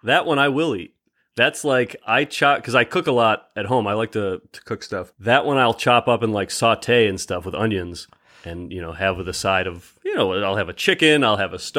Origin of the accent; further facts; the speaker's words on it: Rochester, New York, United States; I'm Rochester, home of the garbage plate.